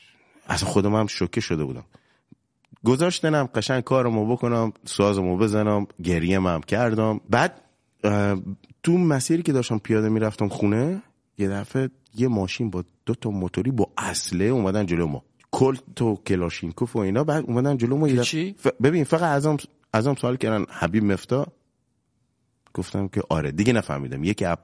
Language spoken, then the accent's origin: Persian; Bushehr, Iran; آقا من بچه بوشهرم، چطوری حالت خوبه؟